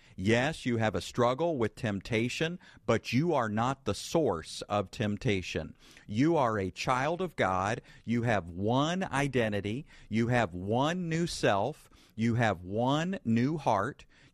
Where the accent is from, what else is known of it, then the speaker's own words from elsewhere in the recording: the South, United States; Now, I grew up in the Bible Belt, just like you did, I'm sure.